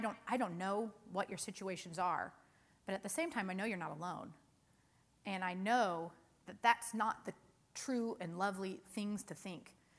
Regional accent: Indiana, United States; now in California, United States; I grew up in Indiana, and it rains pretty frequently. I'd say we have similar climates, Indiana, Oklahoma, kind of this Midwestern region. But we moved to California several years ago, and we live not far from the Mojave Desert.

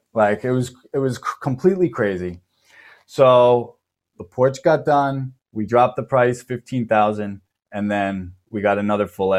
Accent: Long Island, New York, United States; I'm from Long Island, New York. I was born here, raised here

